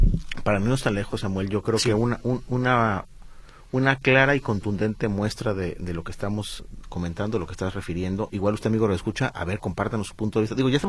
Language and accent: Spanish; Mexico; las obligaciones que como mexicanos tenemos